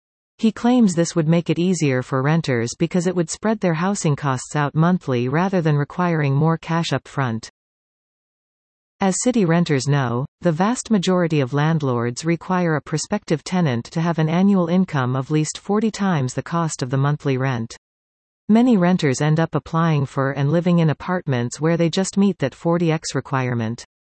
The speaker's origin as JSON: {"language": "English", "region": "Ohio", "country": "United States", "moved": "as an adult", "lives_now": "New York City, United States", "said": "I'm a transplant from Ohio who navigated the New York City rental landscape when I moved here 17 years ago."}